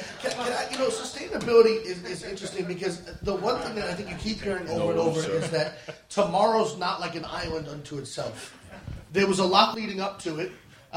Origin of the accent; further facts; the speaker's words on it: Queens, New York, United States; And I'm from Queens.